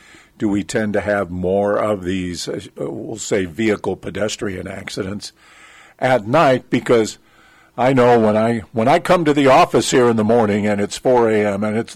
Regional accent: St. Louis, Missouri, United States; I grew up in St. Louis, and so I was always associated with what they call the rolling St. Louis stop.

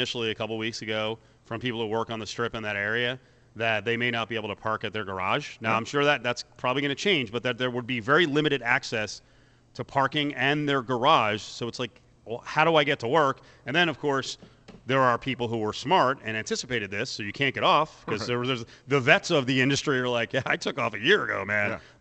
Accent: New Jersey, United States; He's got a transfer from my home state, New Jersey.

